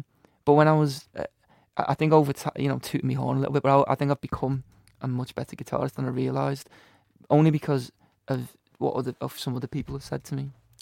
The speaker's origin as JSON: {"language": "English", "town": "Kirkby", "region": "North West England", "country": "United Kingdom", "tie": "born or raised there", "said": "I grew up Kirby."}